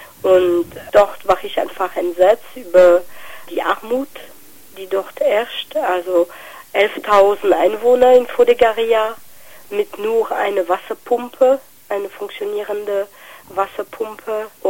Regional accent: western France, France; German is a second language; now in Germany; ich komme aus Frankreich. Also ursprünglich aus Westfrankreich.

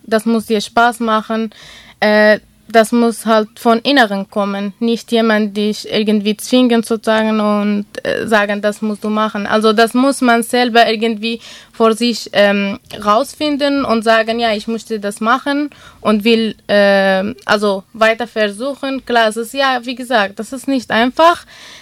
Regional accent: Iraq; German is a second language; now in Germany; Ich komme aus dem Irak und da gab es die Möglichkeit halt nicht, dass man schwimmen lernen.

